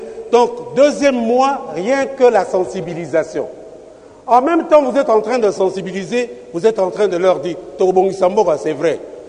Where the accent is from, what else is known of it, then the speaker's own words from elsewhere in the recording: Kinshasa, DR Congo; Nous sommes Kinois, nous sommes Congolais.